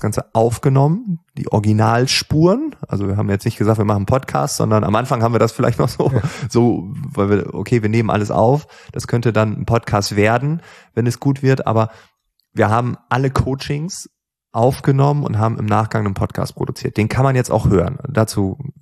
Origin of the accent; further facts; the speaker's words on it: Lower Saxony, Germany; Also aus dem Elternhaus, da wo ich aufgewachsen bin, Ostfriesland, Freunde, Nachbarschaft. Es gibt auch in Ostfriesland gefühlt keine Reichen, so, ne?